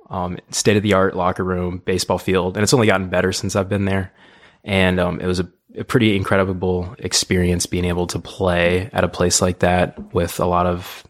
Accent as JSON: {"language": "English", "town": "Fulshear", "region": "Texas", "country": "United States", "said": "Yes, so I'm originally from Fulshear, Texas, Katy, Texas area."}